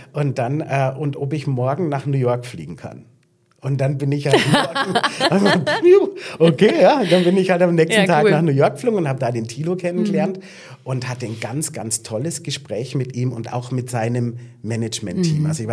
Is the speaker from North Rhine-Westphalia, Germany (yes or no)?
no; Munich, Bavaria, Germany; Und ich habe damals in München gewohnt, wo ich aufgewachsen bin oder in der Nähe.